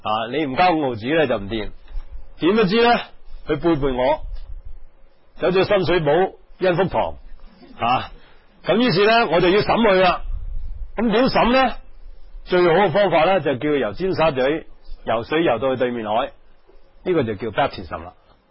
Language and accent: Cantonese; Guangdong, China; 我哋廣東人成日講啊，出工啊，出工啊